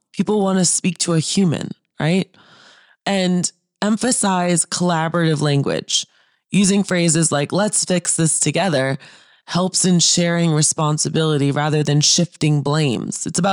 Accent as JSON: {"language": "English", "town": "Boston", "region": "Massachusetts", "country": "United States", "lives_now": "Arizona, United States", "said": "Now, I always make a joke about this because I'm from Boston and I'm Italian."}